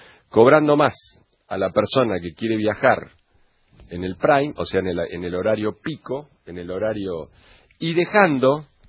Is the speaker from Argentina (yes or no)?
yes; Ingeniero Luiggi, La Pampa, Argentina; Yo soy de Ingeniero Luis y puedo decir Ingeniero Luis y La Pampa, una persona de Ingeniero Luis y La Pampa